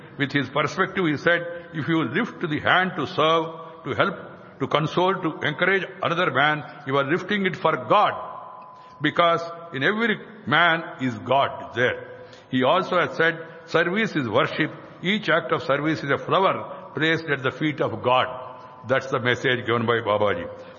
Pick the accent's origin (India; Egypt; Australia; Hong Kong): India; Because the constitution is like Veda to all of us, to Indians.